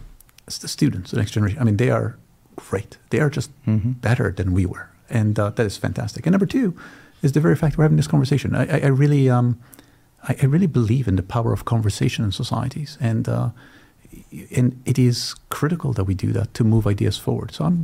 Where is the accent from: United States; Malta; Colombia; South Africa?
Malta; accent: Maltese; So I'm actually delighted that Maltese, that you have people with my accent in your studio 2 weeks in a row.